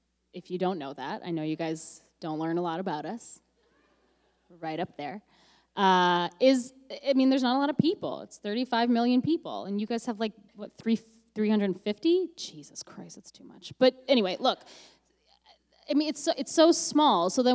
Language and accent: English; Canada; Okay, well, I don't know if you knew this, but I'm the Canadian you.